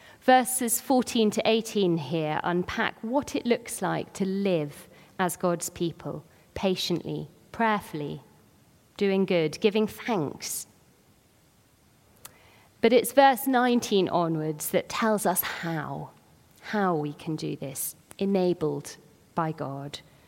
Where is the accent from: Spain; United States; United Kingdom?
United Kingdom; As British people, I think possibly we do err away from the challenge, from naming the things.